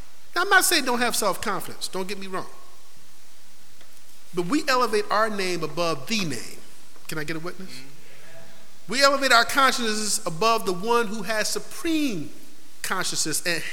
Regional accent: Rochester, United States; We had a fireplace in our house, still in the house I grew up in Rochester.

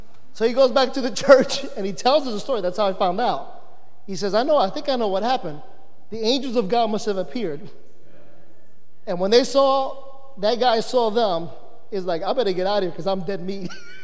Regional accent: New York City, New York, United States; I grew up in the South Bronx. And in the South Bronx, let me put it this way, it's not a pretty picture.

